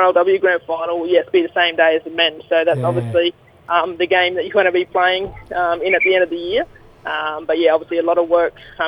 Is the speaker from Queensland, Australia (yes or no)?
yes; St. Paul Village, Queensland, Australia; I'm from St. Paul Village, Moa Island, up in the Torres Strait. That's where my uncle's from. Also got bloodline out to Murray Island, Darnley and Mabiog as well.